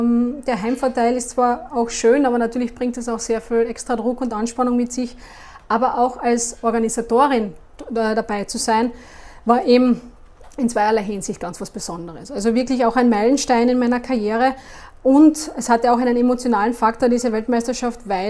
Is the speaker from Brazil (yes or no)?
no; Klagenfurt, Carinthia, Austria; Ich komme ja aus Klagenfurt und ist vielleicht ein bisschen mehr Natur und See